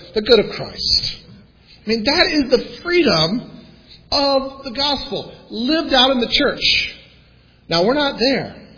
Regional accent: Jacksonville, Florida, United States; Hey, I grew up in the South in the 80s. I know I did. We didn't even think about it in Jacksonville, Florida.

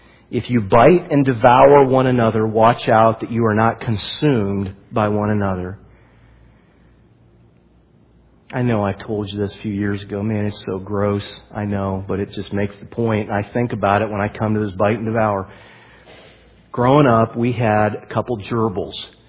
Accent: United States; I'm an American.

